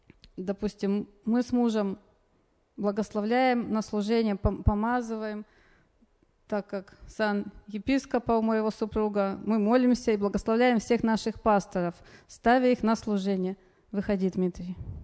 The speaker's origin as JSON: {"language": "Russian", "town": "Krasnoyarsk", "region": "Krasnoyarsk Krai", "country": "Russia", "said": "я из Красноярска."}